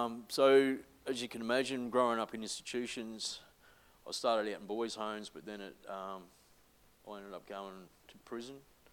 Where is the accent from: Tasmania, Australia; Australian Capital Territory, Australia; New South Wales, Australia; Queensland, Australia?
Queensland, Australia; Brisbane; born there; I was born in Brisbane, and I'd come from a home that was ripe of domestic violence